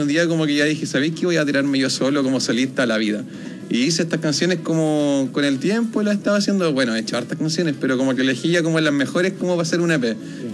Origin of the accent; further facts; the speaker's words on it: Machalí, O'Higgins, Chile; also born or lived in Rancagua; yo soy de la sexta región, de Machalí.